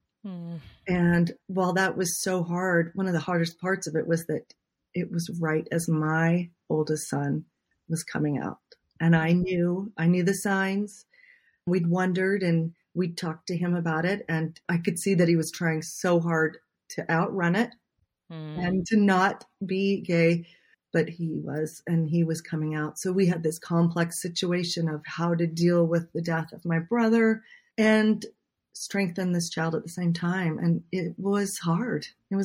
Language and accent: English; Utah, United States; Yes, I grew up in Utah. I was in high school in the 80s.